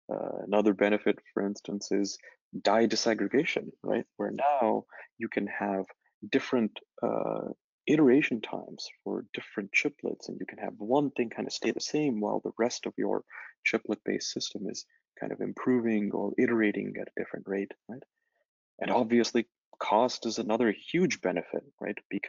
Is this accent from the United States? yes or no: yes; Corvallis, Oregon, United States; He was a professor at Oregon State for a number of years, and that's where I grew up in Corvallis, Oregon.